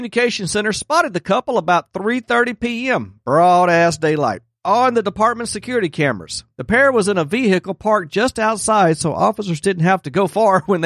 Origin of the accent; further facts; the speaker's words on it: Mississippi, United States; Well, yeah, I was from Mississippi, so they're just across the state line, in theory.